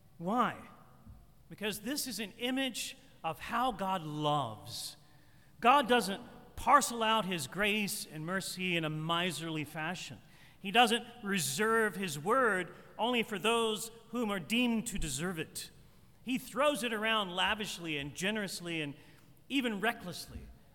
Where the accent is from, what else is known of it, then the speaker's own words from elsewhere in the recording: St. Matthews, United States; I grew up in St. Matthews, when I say the word soil, it sometimes comes out as soul.